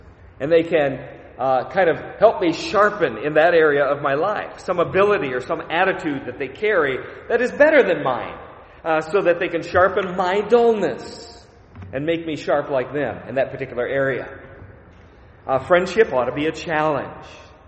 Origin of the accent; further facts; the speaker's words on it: United States; accent: American; Even my American accent, I think, got thicker.